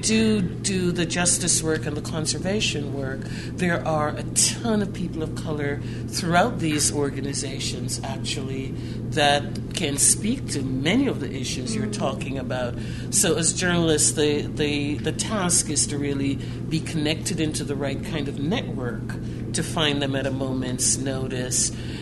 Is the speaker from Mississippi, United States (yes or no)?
no; Michigan, United States; I'm from Michigan.